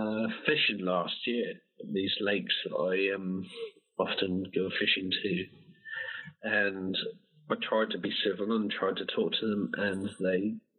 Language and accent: English; United States; I'm a size UK size 8. I don't know what that is. I'm American.